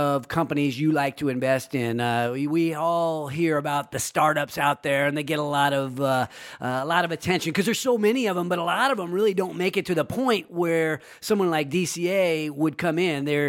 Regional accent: Sacramento, California, United States; So I'm going to live out my remaining days here in my hometown of Sacramento.

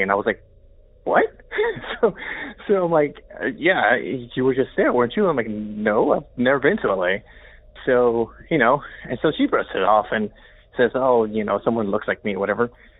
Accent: Chicago, Illinois, United States; moved away as an adult; I grew up in Chicago, and I lived there from the time I was born, 86, to 2007, so that's important. So anyways, I didn't leave Chicago until I was 21

